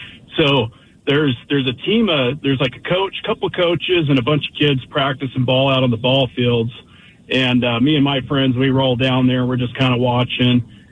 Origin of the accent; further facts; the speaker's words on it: Auburn, Washington, United States; I grew up in Auburn next to Green River Community College. They had a couple ball fields over there.